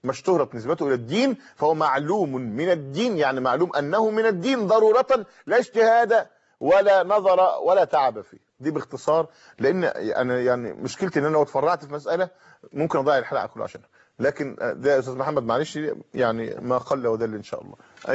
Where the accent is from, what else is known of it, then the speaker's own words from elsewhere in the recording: Egypt; إحنا عندنا في مصر